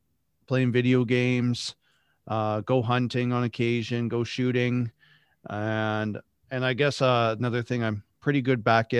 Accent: Saskatchewan, Canada; I'm from Canada, Saskatchewan, Canada, a little bit more northern.

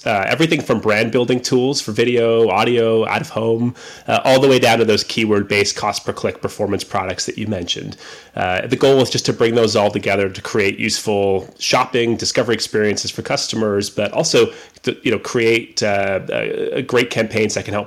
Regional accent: Canada; And I am Canadian.

